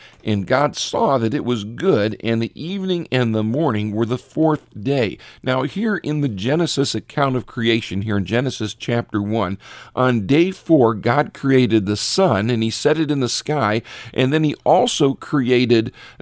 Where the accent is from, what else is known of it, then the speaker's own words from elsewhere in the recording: Richfield, Ohio, United States; I remember as a boy growing up in Richfield, Ohio, before too many of the lights were in the area, on a clear night, you could see the Milky Way